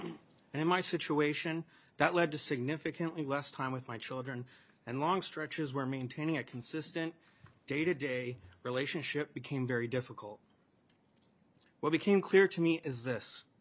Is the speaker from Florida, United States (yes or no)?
no; Woodbury, Minnesota, United States; I'm a father from Woodbury, Minnesota.